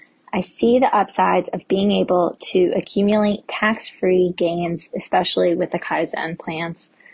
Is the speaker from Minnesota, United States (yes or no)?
yes; Minnesota, United States; I'm from Minnesota.